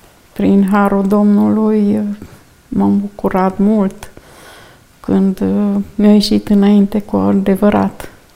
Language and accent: Romanian; Dârlos, Sibiu County, Romania; Eu sunt din Drlos, din comuna Drlos